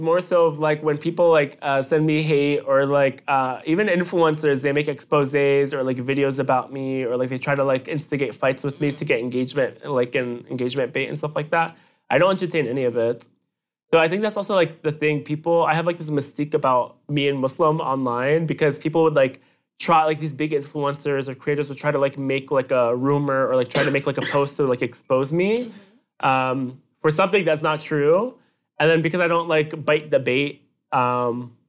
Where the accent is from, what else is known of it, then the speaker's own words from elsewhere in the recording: New Jersey, United States; I am so, like, loud about, I'm from New Jersey. Mm. I'm not from New York. I'm from New Jersey.